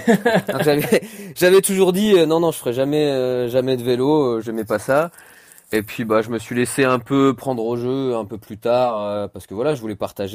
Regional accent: Nancy, Grand Est, France; Et moi, j'ai commencé sur un open chez moi à Nancy.

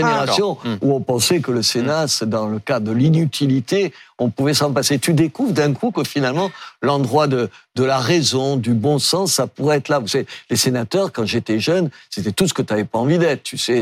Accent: Béziers, Occitanie, France; Moi, chez moi, à Béziers, ces trois dernières années

